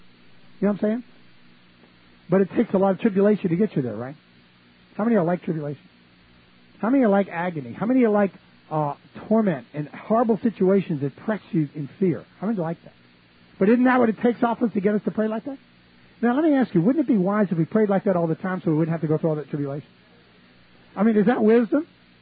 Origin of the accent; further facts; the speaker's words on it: New Orleans, Louisiana, United States; I grew up in New Orleans, and I had an older brother.